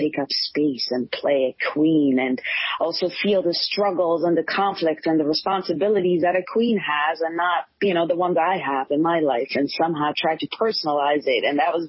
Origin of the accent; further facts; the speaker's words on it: Switzerland; because I grew up in Switzerland, you know, no one was an actor around me.